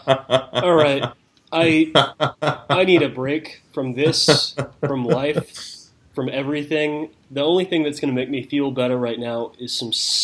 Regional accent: United States; I'm an American. I don't know the metric system

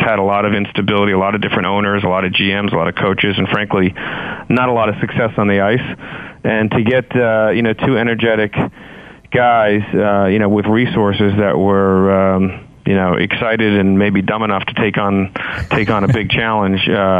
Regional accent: New York, United States; Messier essentially guaranteeing and then delivering a cup, is something as a New Yorker you'll never forget.

